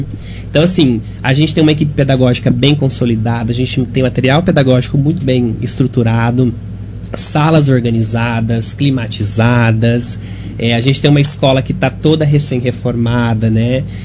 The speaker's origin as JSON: {"language": "Portuguese", "town": "Uberlândia", "region": "Minas Gerais", "country": "Brazil", "said": "Eu venho de Uberlândia, trabalhei toda a minha vida acadêmica lá."}